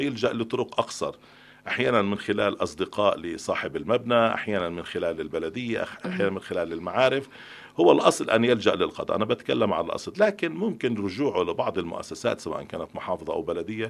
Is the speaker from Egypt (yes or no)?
no; Palestine; عادة في عالمنا العربي وعنا احنا كفلسطينيين في هذا الإطار بتصير المشكلة وبنبحث عن حل المشكلة.